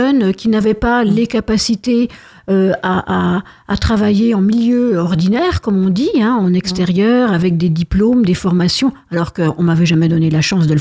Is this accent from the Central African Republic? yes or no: no; Montbéliard, Bourgogne-Franche-Comté, France; born there; moi, je suis née à Montbéliard, mais je voulais rester à Besançon parce que c'était une ville que j'aimais beaucoup.